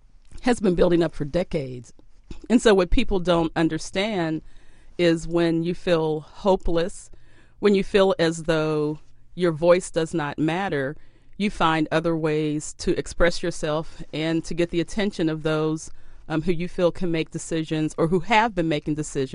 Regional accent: Pittsburgh, Pennsylvania, United States; now in Milwaukee, United States; Even as a person growing up in Pittsburgh and watching this portrayal of Milwaukee with Laverne and Shirley in Happy Days, when I chose to move here in 1988

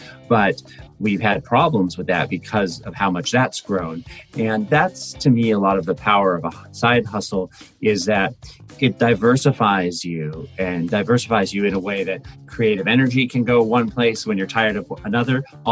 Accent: Portland, Oregon, United States; from Portland, Oregon

